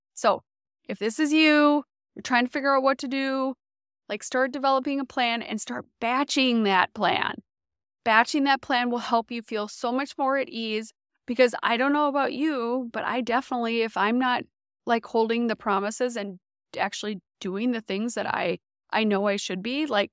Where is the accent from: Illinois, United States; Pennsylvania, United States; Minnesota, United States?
Minnesota, United States; She is actually from my home state of Minnesota